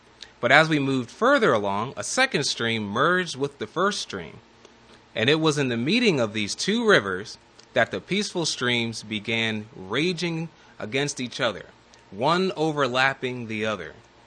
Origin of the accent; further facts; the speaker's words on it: New Jersey, United States; Now, growing up in New Jersey, the most famous places to go for school trips were found in the closest major metropolitan area, Philadelphia.